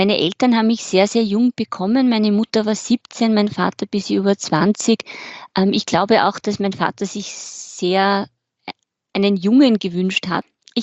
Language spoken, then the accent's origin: German; Carinthia, Austria; Ich bin in Kärnten groß geworden, in ein neusprachliches Gymnasium gegangen. Mit 18 war ich dann ein Jahr in Paris